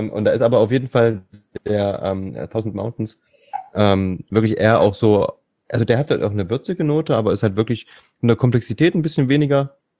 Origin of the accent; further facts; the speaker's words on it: Thuringia, Germany; Als Thüringer ist das Pflichtprogramm.